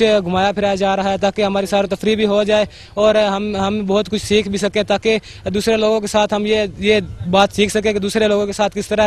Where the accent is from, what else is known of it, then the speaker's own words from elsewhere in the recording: Sargodha, Punjab, Pakistan; میں سرگوزہ ڈویژن سے تعلق رکھتا ہوں اور یونٹ سہیوال ہے میرا ہم یہاں اسلام آباد ہیں